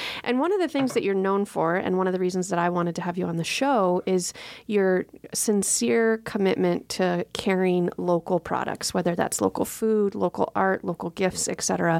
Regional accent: Oregon, United States; now in Palmer, United States; People from my hometown always joke about that when I complain about the wind, because I grew up right on the ocean on the southern Oregon coast, and we get big wind there, but nothing like the winds that we get here in Palmer.

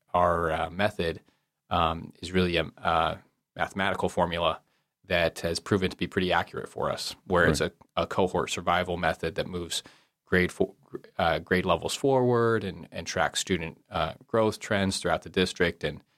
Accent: Kodiak, Alaska, United States; I was born and raised in Kodiak, and I went through the public school system there.

